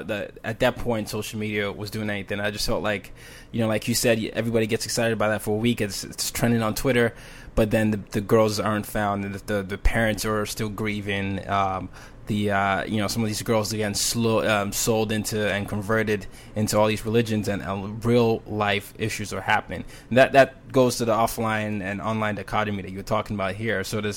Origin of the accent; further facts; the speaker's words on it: Nigeria; I grew up in Nigeria for a lot of times when I've lived through the democratic system